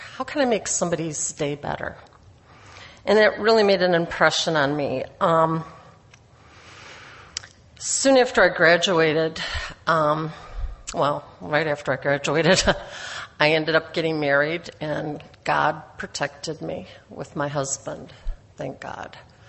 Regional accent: Port Washington, Wisconsin, United States; I'm from Port Washington, Wisconsin.

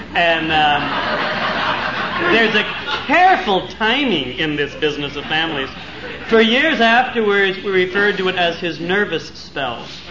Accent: California, United States

